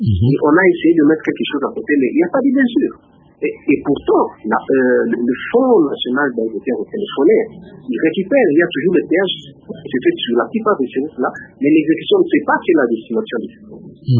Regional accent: DR Congo; la plupart des gens chez nous au Congo qui se retrouvent dans des coins comme un point stratégique

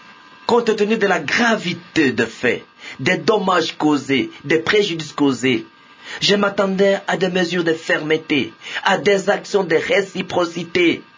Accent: Kinshasa, DR Congo; je suis lui de Kinshasa

